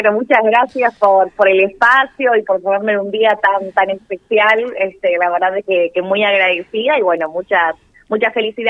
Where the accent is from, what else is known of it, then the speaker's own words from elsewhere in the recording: Buenos Aires, Argentina; born there; nací en Parque Patricios, en un barrio de acá de la ciudad de Buenos Aires, muy ligado al fútbol, muy ligado a Huracán.